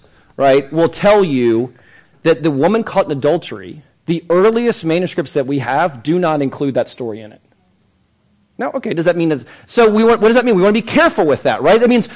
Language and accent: English; Virginia, United States; What's interesting, I come from Southwest Virginia, and in the Appalachian Mountains, there are pastors that have built entire theology on the long ending of Mark